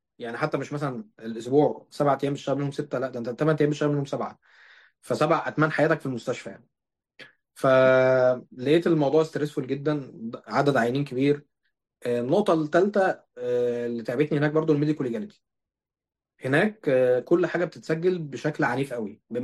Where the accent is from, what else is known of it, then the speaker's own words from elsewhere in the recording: Egypt; والمشكله ان القضاء عندهم برضو بيطول زي عندنا في مصر يمكن برضو